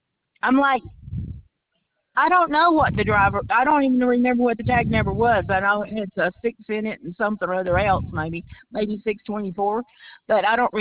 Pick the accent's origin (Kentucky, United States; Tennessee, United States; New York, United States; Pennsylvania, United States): Tennessee, United States; Chattanooga; now in Albuquerque, United States; Well, I'm from Tennessee originally, from Chattanooga.